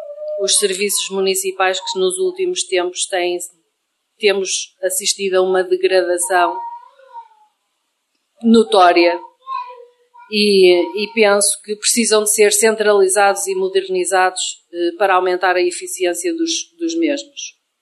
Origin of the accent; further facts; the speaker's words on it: Ovar, Aveiro, Portugal; Cresci em OVAR, vivo em OVAR, trabalho e crio emprego em OVAR.